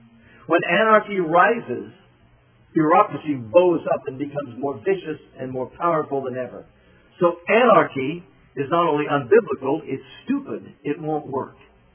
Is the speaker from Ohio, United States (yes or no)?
yes; Ohio, United States; I'm not saying this because I'm a federalist from Ohio.